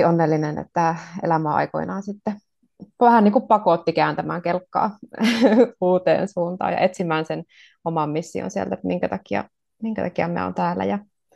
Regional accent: Kuopio, North Savo, Finland; Mä oon kuopiolainen, äiti, nainen, ihminen ihmiselle.

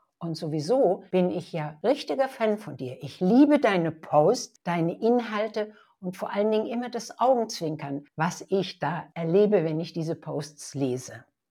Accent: Ludwigshafen, Rhineland-Palatinate, Germany; born there; Wir sind beide in Ludwigshafen am Rhein geboren und haben beide dort nie gelebt.

